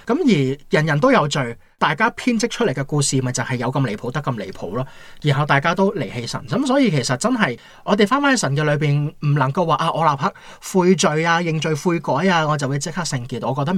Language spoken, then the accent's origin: Cantonese; China; 我哋中國人古時嘅智慧都咁講啦